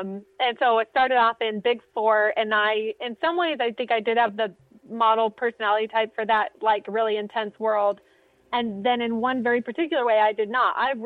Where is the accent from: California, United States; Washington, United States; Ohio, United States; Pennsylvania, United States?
Washington, United States; now in Kansas City, United States; I grew up in the Northwest in Washington. Went to community college in Nebraska.